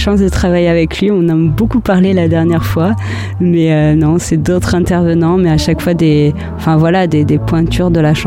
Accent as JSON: {"language": "French", "region": "Nouvelle-Aquitaine", "country": "France", "tie": "born or raised there", "said": "je suis passée du Lot-et-Garonne au Limousin, qui sont quand même deux campagnes, mais moi, c'était la campagne où j'étais née, donc je connaissais tout le monde. Et je suis arrivée donc en Limousin, Haute-Vienne, et là, je connaissais personne."}